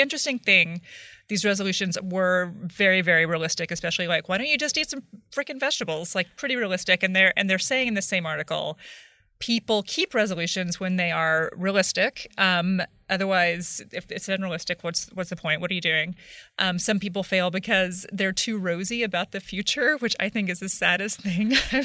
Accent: Texas, United States; also born or lived in Oklahoma; I grew up in Texas and Oklahoma where it's meat. Meat is your meal.

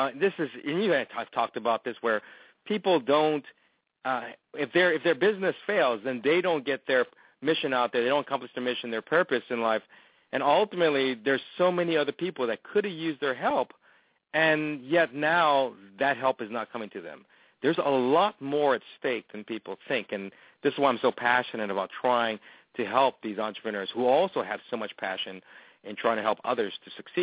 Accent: Hawaii, United States; And as you know, I'm being from Hawaii

